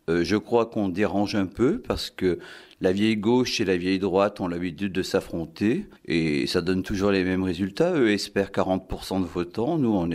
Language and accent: French; Auvergne-Rhône-Alpes, France; J'ai 53 ans, j'ai une grande fille de 25 ans. J'ai beaucoup bougé, mais même si je suis originaire de Rhône-Alpes.